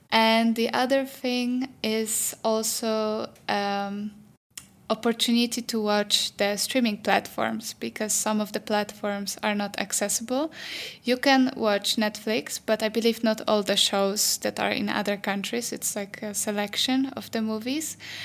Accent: Poland; English is a second language; which is completely the opposite of what we're used to from Poland

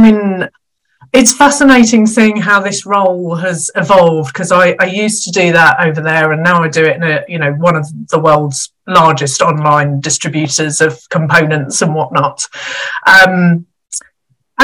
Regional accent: India; hi, I'm Indian, so a lot of my family are engineers.

